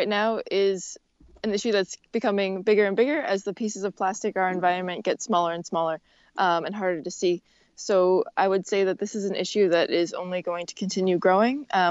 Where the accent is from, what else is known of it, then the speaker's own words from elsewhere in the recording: New York, United States; Suffolk County. That's where I'm from, born and raised in Suffolk County